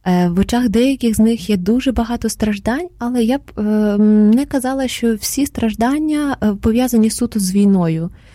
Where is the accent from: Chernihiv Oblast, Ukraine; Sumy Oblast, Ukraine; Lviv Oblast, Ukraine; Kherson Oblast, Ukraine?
Sumy Oblast, Ukraine; Sumy; Ukrainian is a second language; я родом з Сум, тому українська мова – це, власне, не є мій...